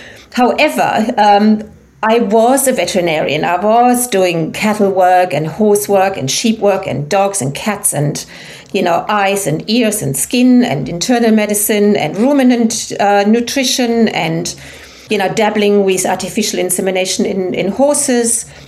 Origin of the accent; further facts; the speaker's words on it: Germany; English is a second language; moved away as an adult; also born or lived in England; now in Inverell, Australia; So I was from Germany, moved to England, learned the ropes, met this Australian guy from a cattle property, and we got married and I moved over to Inverell, and I'm still there until this moment in time.